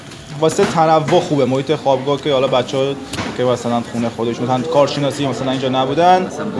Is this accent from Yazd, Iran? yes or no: yes; Yazd, Iran; دانشجوی فیزیولوژی ارشد دانشگاه گیلان، اهل یزد هستم خودم.